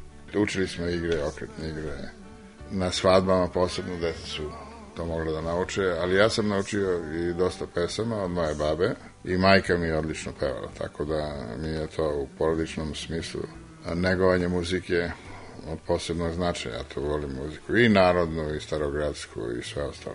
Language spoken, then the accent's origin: Serbian; Niš, Southern and Eastern Serbia, Serbia; born there; Rođen sam u Nišu, u kući u Šandićevoj ulici 34, bio je rat, 42. godina.